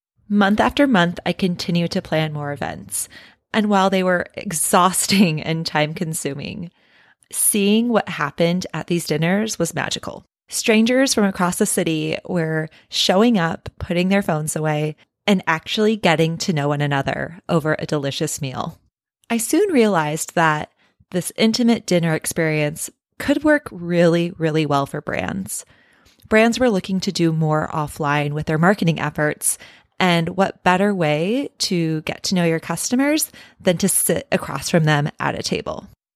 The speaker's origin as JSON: {"language": "English", "town": "Seattle", "region": "Washington", "country": "United States", "tie": "born or raised there", "moved": "as an adult", "said": "I had moved from my hometown of Seattle all the way to the suburbs of Connecticut and frankly had no idea what to expect."}